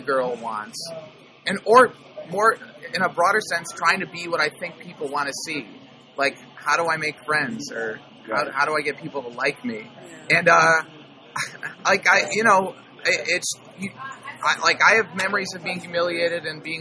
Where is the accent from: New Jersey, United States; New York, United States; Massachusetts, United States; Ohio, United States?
Ohio, United States; because like I grew up in Ohio, and I grew up in like where people are really kind of conservative